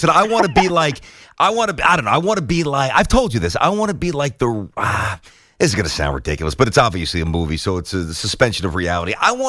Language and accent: English; Brooklyn, New York, United States; We're boys, man. I mean, we're both from Brooklyn.